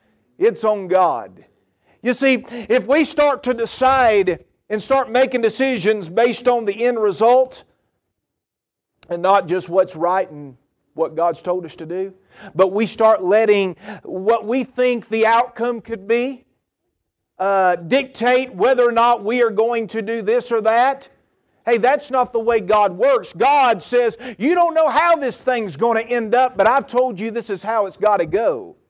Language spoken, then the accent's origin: English; Georgia, United States; I'm from Georgia. She's from North Carolina. There's churches on every corner, literally. I can tell you in a town of 10,000 where I was raised